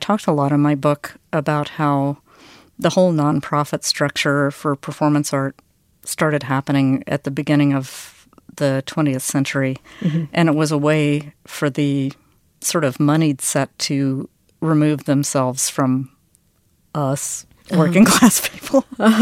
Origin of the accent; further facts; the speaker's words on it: the South, United States; I'm from the South, so I understand protocol, you know, and following the rules and all of that stuff.